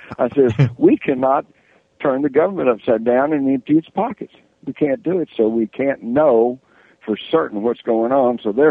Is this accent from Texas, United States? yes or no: yes; Texas, United States; accent: Texas; maybe my slurry Texas accent, I hope you guys didn't think I said wired.